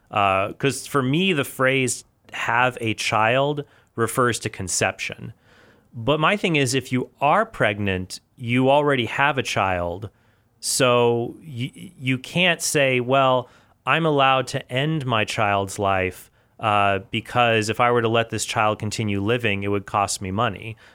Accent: Southwest, United States; Now, I grew up in the Southwest, and there's a lot of meth labs, stuff like that.

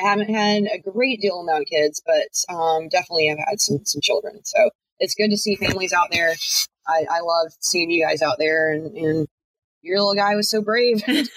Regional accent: Stone Mountain, Georgia, United States; I grew up in Stone Mountain, Georgia. We've got this gigantic granite rock that's where we would go hike all the time.

